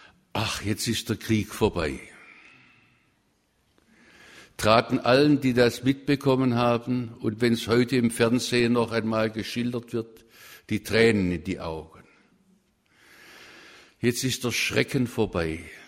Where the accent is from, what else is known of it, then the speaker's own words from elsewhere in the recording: Baden-Württemberg, Germany; Ich komme ja aus Württemberg, meine Sprache lässt nicht verleugnen.